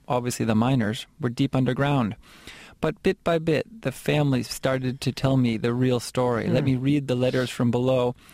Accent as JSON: {"language": "English", "town": "Boston", "region": "Massachusetts", "country": "United States", "tie": "born or raised there", "second_language": "English", "moved": "as an adult", "lives_now": "Chile", "said": "I was raised in Boston, and I speak Spanish with a terrible accent. But nonetheless, I've lived in Chile for 16 years."}